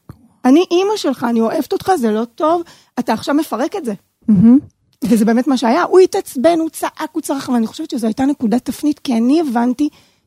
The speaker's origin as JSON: {"language": "Hebrew", "town": "Ramat Gan", "region": "Tel Aviv District", "country": "Israel", "tie": "born or raised there", "said": "אני גדלתי ברמת גן, בית חילוני לגמרי"}